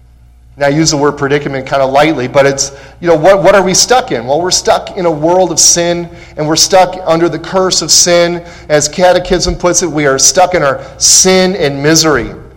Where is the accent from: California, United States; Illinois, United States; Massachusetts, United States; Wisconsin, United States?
Illinois, United States; Chicago; I'm a Cubs fan. I grew up in Chicago